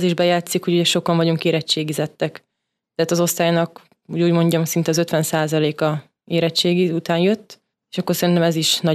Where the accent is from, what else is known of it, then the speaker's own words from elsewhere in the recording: Kiskőrös, Bács-Kiskun, Hungary; Én Kiskörösről jöttem, én a Vattai középiskolai szakiskolában végeztem